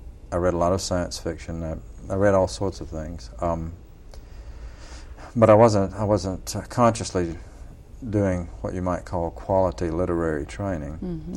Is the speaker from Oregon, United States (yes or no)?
no; Mississippi, United States; I grew up basically in Mississippi, and by and large most of the formative years in the Mississippi Delta.